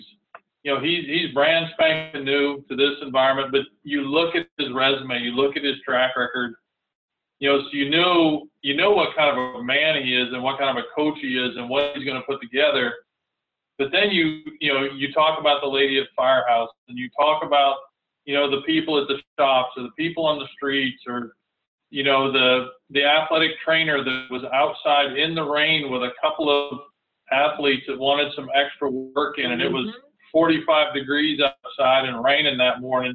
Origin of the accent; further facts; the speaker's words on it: Pennsylvania, United States; the weather didn't bother me because I'm from Western Pennsylvania. We're used to cold and rainy and crappy weather.